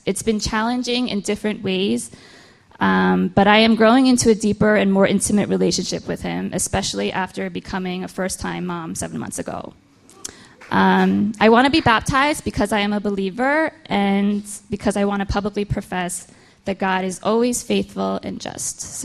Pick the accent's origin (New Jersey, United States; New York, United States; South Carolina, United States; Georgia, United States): New Jersey, United States; I was born and raised in New Jersey into a Christian family from age 3 all the way through high school